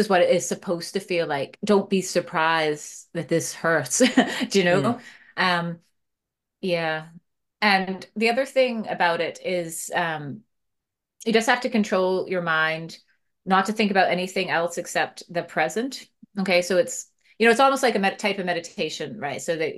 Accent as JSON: {"language": "English", "region": "Maine", "country": "United States", "tie": "born or raised there", "said": "Well, I mean, I grew up in Maine, right?"}